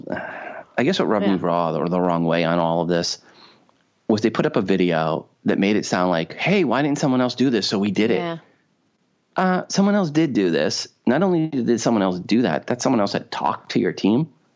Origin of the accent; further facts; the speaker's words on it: Long Island, New York, United States; accent: New York, Brooklyn; if I talk with my New York, Brooklyn accent, you know, if I grew up on Long Island where everyone was from Brooklyn on my street and we all talk like we were from Brooklyn when I grew up